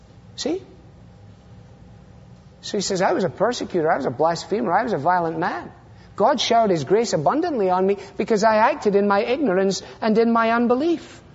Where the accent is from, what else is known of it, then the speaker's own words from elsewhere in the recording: Glasgow, Scotland, United Kingdom; A third of my class growing up in Glasgow was